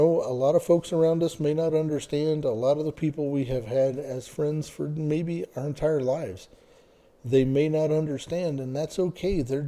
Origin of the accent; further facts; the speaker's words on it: East Coast, United States; Now, I grew up on the East Coast where we caught crabs and we would boil crabs and eat them.